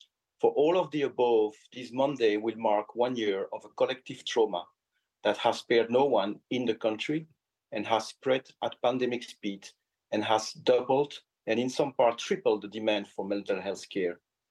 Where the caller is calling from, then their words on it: Tel Aviv, Tel Aviv District, Israel; Thank you. I'm speaking from Tel Aviv, Israel.